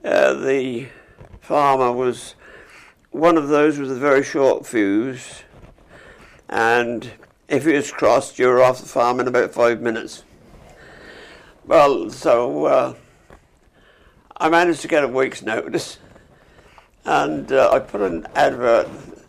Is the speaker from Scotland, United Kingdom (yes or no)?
no; East of England, United Kingdom; born there; I was born at Hitcher in Suffolk, quite a long time ago.